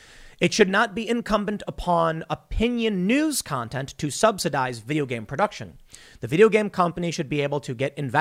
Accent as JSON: {"language": "English", "town": "Chicago", "region": "Illinois", "country": "United States", "said": "I am from Chicago. Chicago is corrupt, crooked across the board."}